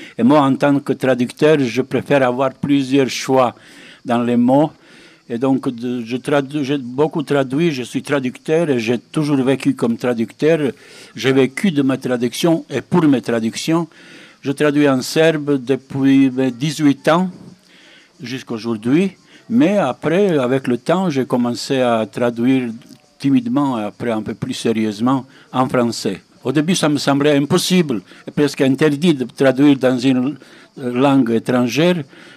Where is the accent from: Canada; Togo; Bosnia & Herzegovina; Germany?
Bosnia & Herzegovina; Banja Luka, Republika Srpska; born there; first language Serbian; French is a second language; en serbe, ma langue natale